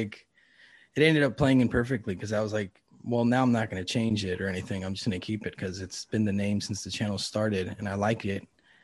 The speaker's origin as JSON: {"language": "English", "town": "Los Angeles", "region": "California", "country": "United States", "tie": "born or raised there", "said": "I grew up in Los Angeles. I lived in Venice Beach."}